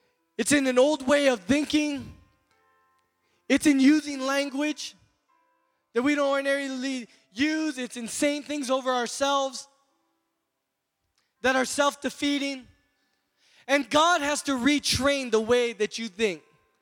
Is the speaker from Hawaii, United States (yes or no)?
yes; Kahului, Hawaii, United States; I was born and raised here on Maui, Kaului School, Maui Waena Intermediate, Maui High School. I am card-carrying Valley Isle, Hanabata kid.